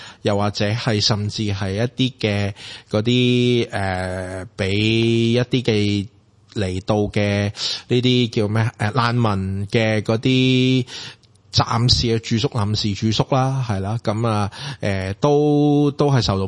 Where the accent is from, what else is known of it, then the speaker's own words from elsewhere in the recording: Hong Kong; 咁樣就我哋香港人係唔同啲嘅